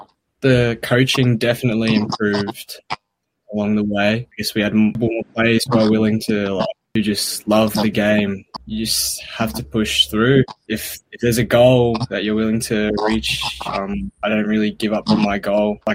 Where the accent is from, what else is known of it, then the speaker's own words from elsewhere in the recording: Melbourne, Victoria, Australia; I guess growing up in Melbourne, when I was little, you know, like soccer was popular with Europeans